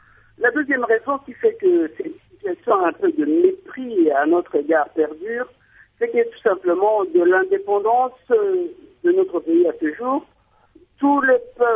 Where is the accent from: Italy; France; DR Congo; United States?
DR Congo; South Kivu; Je suis originaire du Sud-Kivu